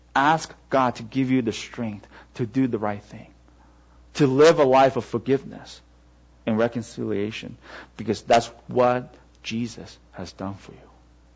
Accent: Canada; I consider myself first and foremost as a Canadian, and then as a Chinese or Taiwanese.

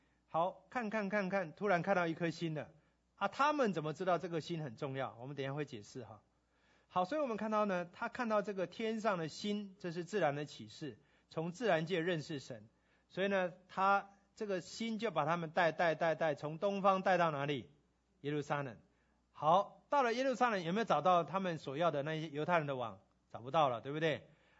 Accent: Taiwan; 我们台湾人遇到挫折是盼望多还是抱怨多？

